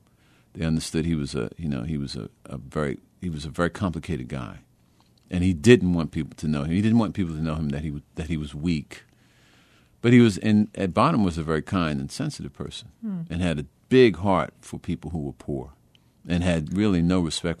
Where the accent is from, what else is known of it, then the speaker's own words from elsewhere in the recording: Brooklyn, New York, United States; also born or lived in Queens; Well, I grew up in Brooklyn and later Queens. And Queens, in my old neighborhood … house was not far from my house.